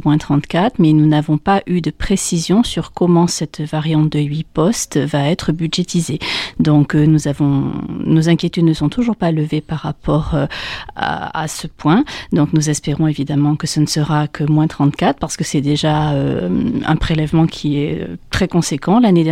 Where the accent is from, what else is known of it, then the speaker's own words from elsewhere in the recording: Nouvelle-Aquitaine, France; par chez nous en Corrèze, on va augmenter le nombre de classes à plusieurs niveaux.